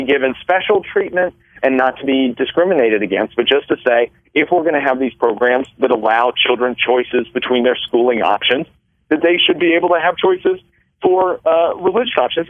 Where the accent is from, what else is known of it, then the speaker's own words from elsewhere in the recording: Missouri, United States; born there; I was born in St. Luke's Hospital